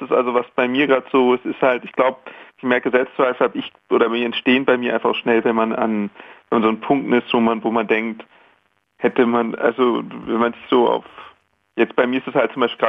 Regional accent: Berlin, Germany; ich bin einfach ein Stadtmensch, ich bin in Berlin aufgewachsen und ich finde Großstädte toll

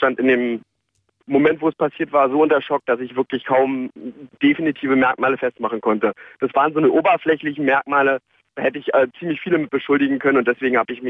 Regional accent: Berlin, Germany; Ich wohne jetzt in Niederschönhausen. Ich komme nicht aus Niederschönhausen, ich komme eigentlich aus Berlin-Tegel, also Reinickendorf.

